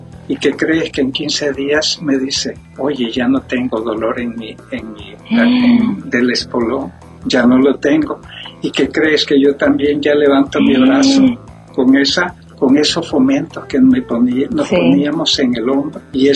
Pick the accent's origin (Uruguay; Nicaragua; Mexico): Nicaragua; Quiero decir que somos originarios de Nicaragua.